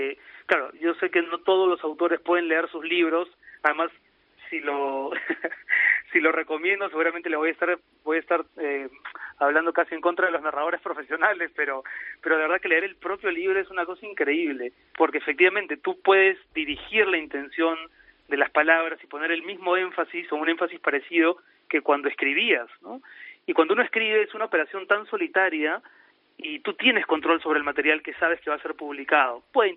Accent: Lima, Peru; now in Madrid, Spain; Yo vivo en Madrid hace 4 años, pero vengo de Lima

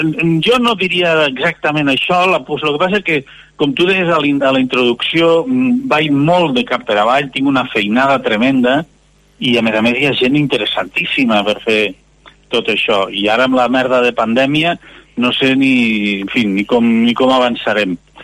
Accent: Lleida, Catalonia, Spain

